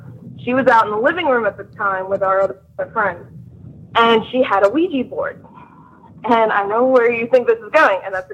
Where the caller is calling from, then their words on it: Pittsburgh, Pennsylvania, United States; I'm calling from Pittsburgh.